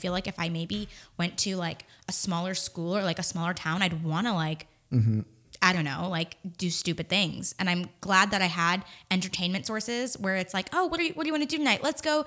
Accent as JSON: {"language": "English", "town": "Los Angeles", "region": "California", "country": "United States", "tie": "born or raised there", "said": "Yeah, it taught me so much. I think it's better to grow up in LA."}